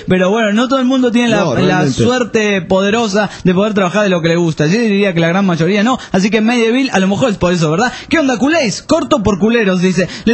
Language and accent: Spanish; Honduras; Me le dan un saludo a mi tierra natal, mi bella Honduras, pero ya.